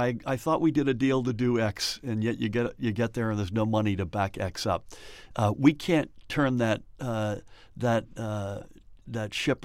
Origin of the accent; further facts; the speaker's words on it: Middletown, New Jersey, United States; Middletown, of course, as you know, is my hometown